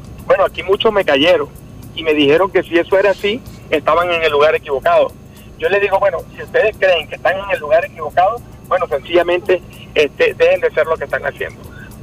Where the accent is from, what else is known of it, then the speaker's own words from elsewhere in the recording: Venezuela; Nosotros somos pues venezolanos